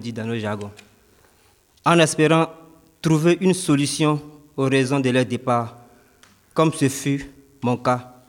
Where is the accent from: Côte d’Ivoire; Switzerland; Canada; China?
Côte d’Ivoire; now in France; jeune migrant arrivé en France en 2019. Je viens de la Côte d'Ivoire, pays situé en Afrique de l'Ouest.